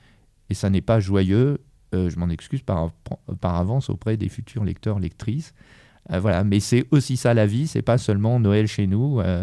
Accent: Algeria; born there; moved away; J'habite dans cette ville depuis 20 ans, mais je suis né en Algérie.

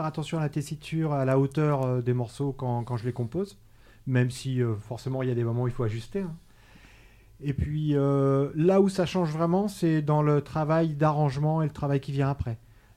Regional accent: Soissons, Hauts-de-France, France; Oui, je suis de Soissons aussi. Je vis à Soissons depuis pas mal d'années.

